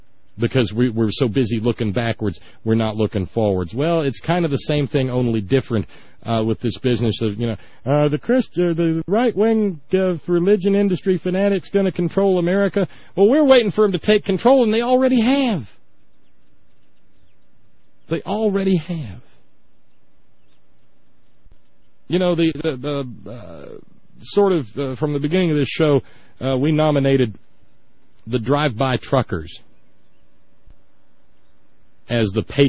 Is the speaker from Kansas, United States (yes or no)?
no; Alabama, United States; like the dry county that I grew up in Alabama, you're living, sunshine, in a theocracy.